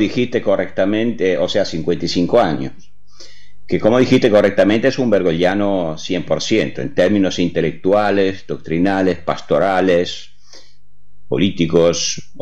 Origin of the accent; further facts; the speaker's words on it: Italy; Spanish is a second language; Yo soy italiano, vivo en Italia, aunque para mí Argentina es como la segunda casa, digamos así, desde hace por lo menos 30 años.